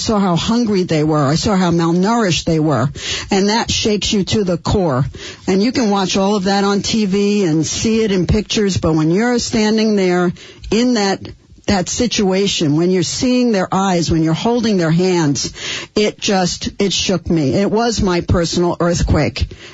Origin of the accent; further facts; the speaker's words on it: Bronx, New York, United States; I grew up in the Bronx. I went to school in New York at Barnard College.